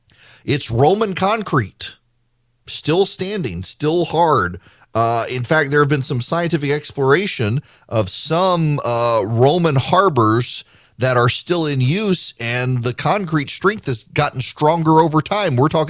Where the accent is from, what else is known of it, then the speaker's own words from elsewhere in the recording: Dubai, United Arab Emirates; One of the highlights of my life as a kid growing up in Dubai was our class